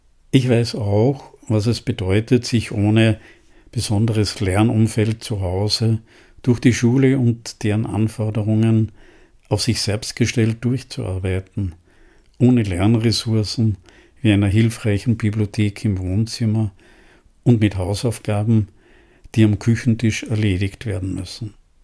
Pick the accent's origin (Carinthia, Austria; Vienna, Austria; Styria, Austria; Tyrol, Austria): Tyrol, Austria; Ich bin in Tirol aufgewachsen